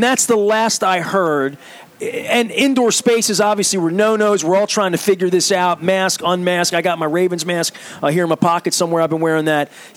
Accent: Dundalk, Maryland, United States; I grew up in Dundalk, Jaeger's Music. Right here in the corner where, you know, Mr. Shan gave me guitar lessons in 1974, right?

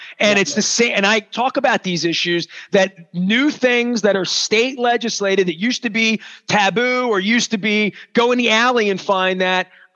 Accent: Dundalk, Maryland, United States; I'm from Dundalk, you know?

